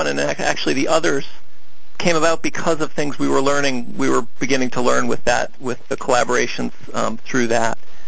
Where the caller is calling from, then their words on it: Boston, Massachusetts, United States; I'm calling from Boston from the New England Aquarium.